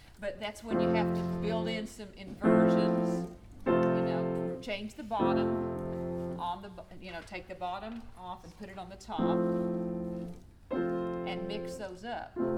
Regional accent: Oklahoma, United States; And I played for stage band when I was growing up in Oklahoma State.

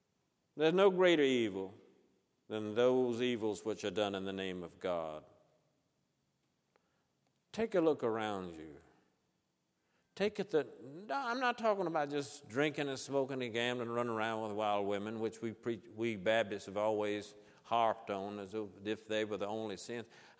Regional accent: Georgia, United States; And the paradox to me growing up in South Georgia is we were called the Bible Belt.

